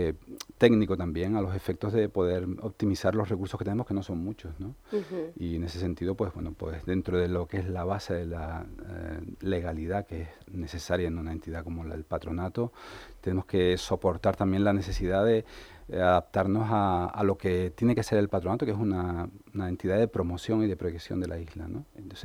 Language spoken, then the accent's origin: Spanish; Canary Islands, Spain; lo digo yo que soy de Gran Canaria, no soy nada sospechoso